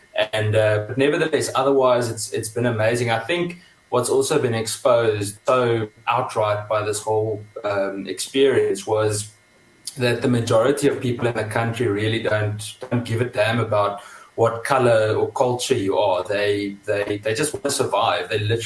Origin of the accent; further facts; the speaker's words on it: Kempton Park, Gauteng, South Africa; also born or lived in England; I come from a very normal Afrikaans family, grew up in Kempton Park. We actually moved to England for 6 years, and for my father's work when I was still in school